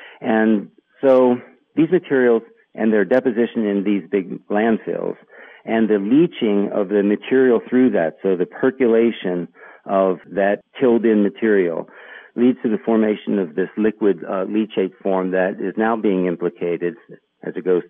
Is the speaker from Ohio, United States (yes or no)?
yes; Steubenville, Ohio, United States; I grew up in the Ohio Valley. I mean, I was born in Steubenville, Ohio, and I think for 2 of the 5 years that I lived there in my short life